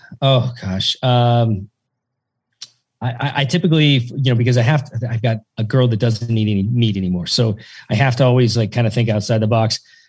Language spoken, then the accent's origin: English; Tillamook, Oregon, United States; this is maybe comes from growing up in Tillamook, Oregon and working on a big dairy farm.